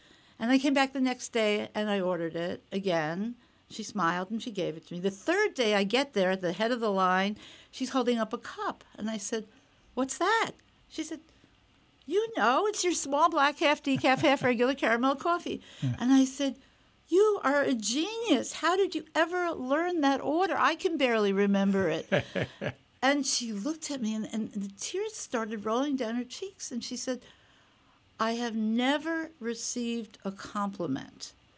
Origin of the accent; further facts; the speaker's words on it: New York City, New York, United States; born there; I was born in the Bronx